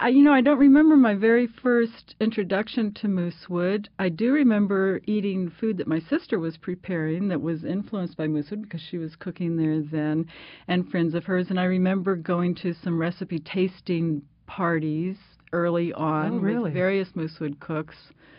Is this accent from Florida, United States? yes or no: yes; Florida, United States; also born or lived in Maryland; I grew up in Central Florida and then lived in Maryland for a while in high school and college.